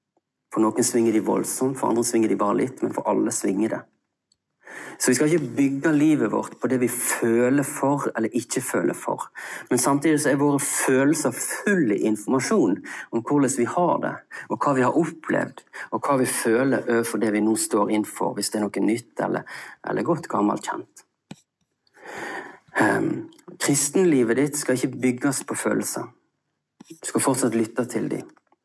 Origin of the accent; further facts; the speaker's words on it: Vestland, Norway; Og jeg er jo en stril